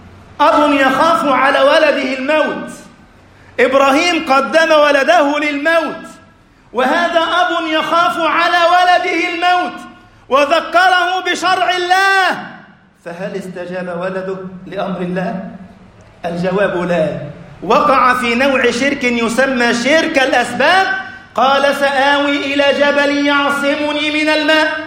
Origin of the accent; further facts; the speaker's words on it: Egypt; يا ربنا اجعل بلدنا مصر أمنا أمانا